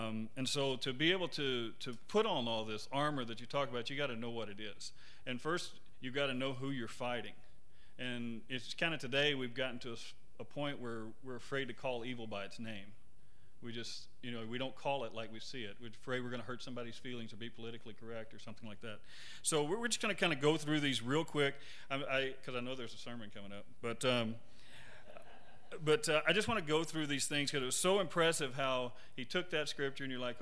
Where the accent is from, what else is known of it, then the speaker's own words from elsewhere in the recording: the South, United States; Or you can be a church like I grew up with down in the South, the Southern Baptist, a church of truth